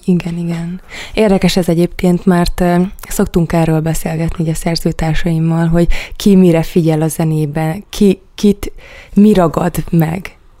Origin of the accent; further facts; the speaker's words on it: Szabolcs-Szatmár-Bereg, Hungary; now in Budapest, Hungary; én akkor még Csengerben éltem, mert egyébként én egy Szabolcs-Szatmár Bereg megyei lány vagyok, kisvárosi lány, és hát úgy szoktam fogalmazni, hogy azért teljesen más világ az, mint amikor így felköltöztem a Nagy Budapestre